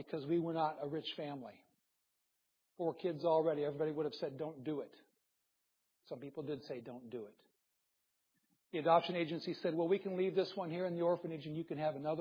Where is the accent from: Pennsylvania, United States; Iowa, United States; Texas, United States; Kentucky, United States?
Iowa, United States; I grew up in Iowa. Stayed in the very center of the United States. Iowa in the 60s and 70s was a good place.